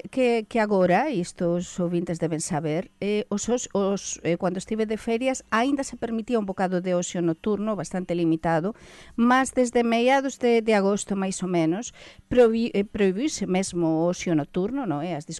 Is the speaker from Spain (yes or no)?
yes; La Rioja, Spain; born there; Portuguese is a second language; E na Rioja, onde eu nasci também.